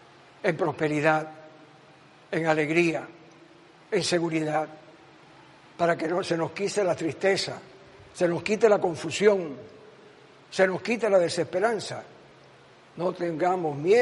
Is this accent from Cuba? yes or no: yes; Cuba; Y como cubanos que todos nacimos en esta tierra, todos tenemos dignidad y derechos.